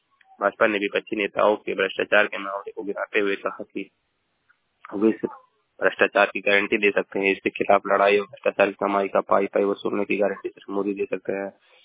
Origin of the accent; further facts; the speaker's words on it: Maharajganj, Uttar Pradesh, India; मैं जिला महाराजगंज का निवासी हूँ।